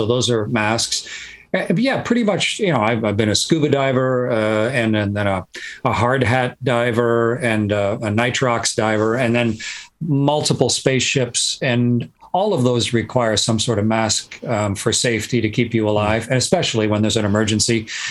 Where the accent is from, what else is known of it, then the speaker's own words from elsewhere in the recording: Canada; And as a Canadian, I was a member of the NASA Astronaut Corps. So I've always had a Canadian flag somewhere